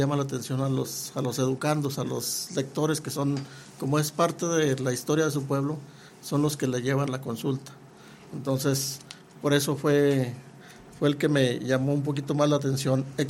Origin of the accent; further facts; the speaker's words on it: Nazas, Durango, Mexico; somos originarios de Nazas, pero hemos andado en diferentes sitios.